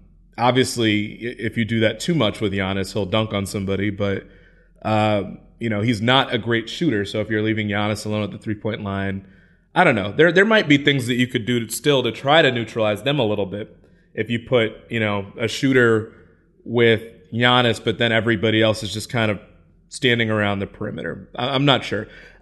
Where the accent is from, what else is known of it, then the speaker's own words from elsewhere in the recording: Midwest, United States; I'm from the Midwest. I can vouch for that.